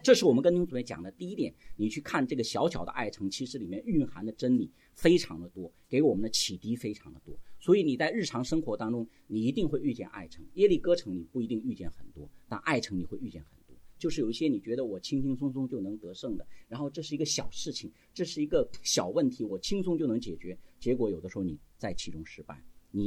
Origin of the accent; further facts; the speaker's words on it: Inner Mongolia, China; born there; 我小时候是在内蒙古出生的，我们那时候其实那边的风气是很不好的。